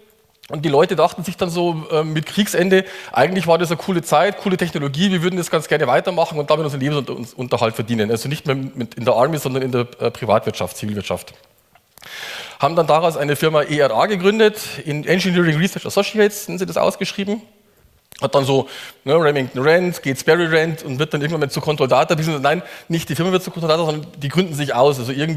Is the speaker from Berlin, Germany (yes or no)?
no; Munich, Bavaria, Germany; ich komme aus Bayern, aus München, wie man hört, oder eigentlich ein bisschen südlicher von München noch.